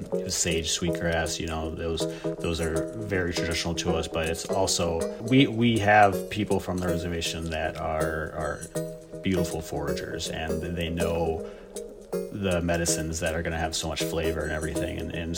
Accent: Red Cliff, Wisconsin, United States; So I'm from Red Cliff, which is a Ojibwe reservation here at the very tip, very northernmost tip of Wisconsin.

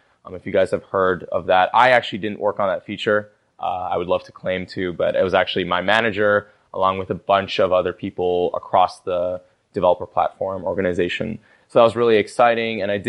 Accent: California, United States; You know, goes without saying, I grew up in the Bay Area. I'm a huge fan of Bay Area sports, 49ers and Warriors.

